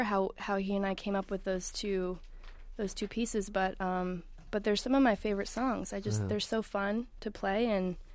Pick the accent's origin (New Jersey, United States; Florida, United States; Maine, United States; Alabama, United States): Maine, United States; Brunswick; now in Brooklyn, United States; I'm from Brunswick, but also Portland. It's 20 minutes away.